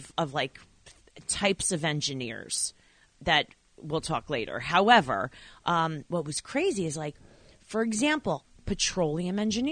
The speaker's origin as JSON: {"language": "English", "region": "Northeast", "country": "United States", "said": "we're going to tell the truth and we're from the Northeast."}